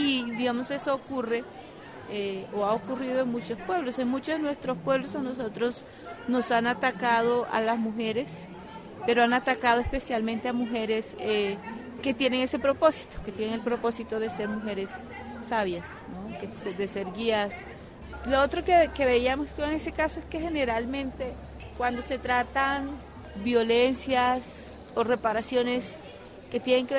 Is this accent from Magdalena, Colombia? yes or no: no; Cesar, Colombia